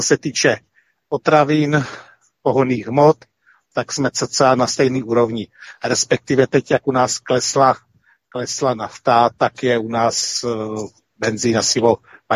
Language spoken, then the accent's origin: Czech; Moravia, Czechia; byť jsem Čechem poleno, nebo respektive Moravák